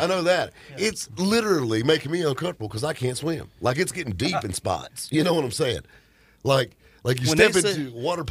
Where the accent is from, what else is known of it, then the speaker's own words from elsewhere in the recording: Southern United States, United States; accent: Southern drawl; A guy that sounds like me, got that thick southern draw.